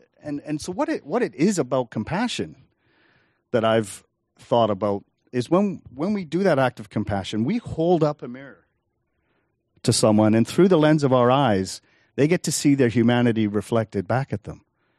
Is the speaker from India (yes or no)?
no; Liverpool, North West England, United Kingdom; The guy is English. He's from Manchester. I'm from Liverpool.